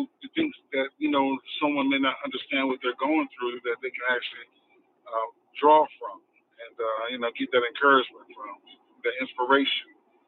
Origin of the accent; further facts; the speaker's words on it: Flint, Michigan, United States; also born or lived in New York; now in Birmingham, United States; Well, originally I'm from Flint, Michigan. However, by way of New York, I am now in Birmingham, Alabama.